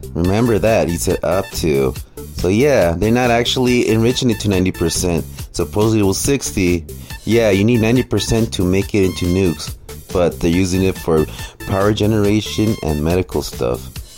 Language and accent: English; United States; even though I'm American, I don't suffer from that fucking disease